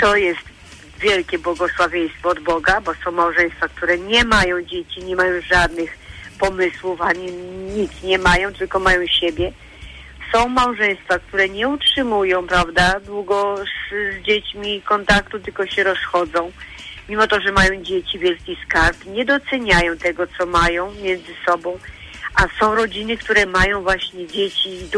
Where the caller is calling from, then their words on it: Prudnik, Opole Voivodeship, Poland; ja z Prudnika dzwonię